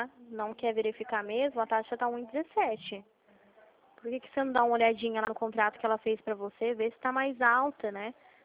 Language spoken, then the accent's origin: Portuguese; Limeira, São Paulo, Brazil; Eu sou aqui de Limeira, São Paulo.